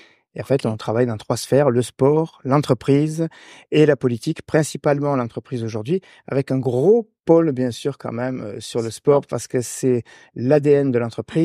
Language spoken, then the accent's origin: French; Marseille, Provence-Alpes-Côte d'Azur, France; accent: Marseille; Parce que je suis originaire de Marseille, je le précise aussi.